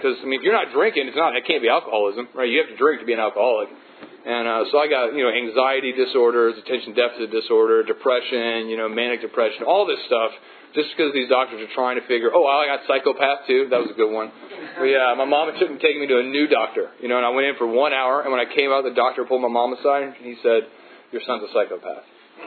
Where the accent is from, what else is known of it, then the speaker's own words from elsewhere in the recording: Houston, Texas, United States; also born or lived in Omaha, Nebraska; I was born in Omaha, Nebraska, you know, and we moved down to Texas, and I was living in Houston.